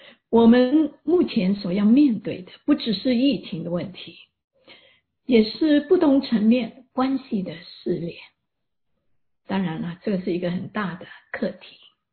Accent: Hong Kong; 我也是中国人，在香港长大，很关心这几年在香港发生的政治与社会的动荡

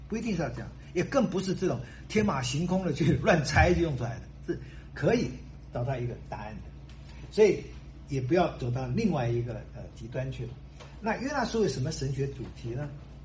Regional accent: China; 我们中国人就很佩服这个

